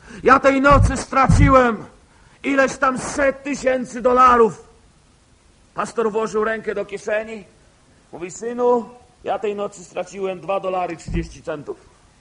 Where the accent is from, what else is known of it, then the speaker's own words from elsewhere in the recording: eastern Poland, Poland; Jak wiecie, pochodzę z Polski B tak zwanej.